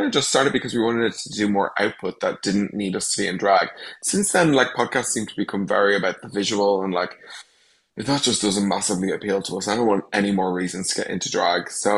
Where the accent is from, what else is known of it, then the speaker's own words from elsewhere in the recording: Ireland; Because as Irish people, we're kind of messy.